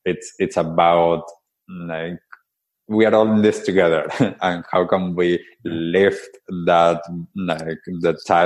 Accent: Argentina; English is a second language; also born or lived in United States; now in New Zealand; when I was growing up in Argentina

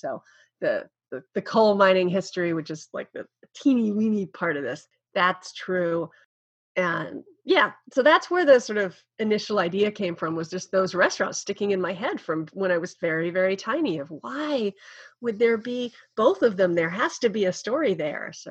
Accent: Texas, United States; moved away; also born or lived in Kansas; I grew up in Texas and Kansas. I was the May. I left for New York.

